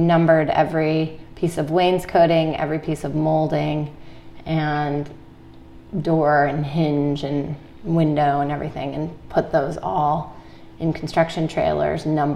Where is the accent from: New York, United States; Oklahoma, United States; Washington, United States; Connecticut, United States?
Connecticut, United States; moved away as an adult; I grew up in Connecticut, and there are a lot of old homes there and old properties.